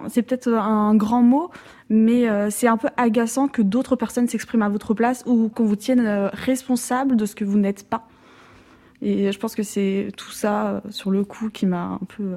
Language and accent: French; France; j'ai grandi en France, j'ai effectué des études de sciences politiques à Paris, enfin à Nanterre plus exactement